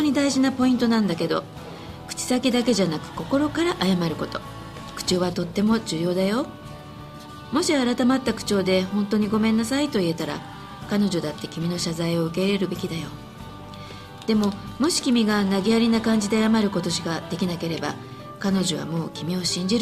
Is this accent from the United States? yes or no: yes; United States; 大体は憶測がつくから、僕たちアメリカ人はあえて聞いたりはしないんだ。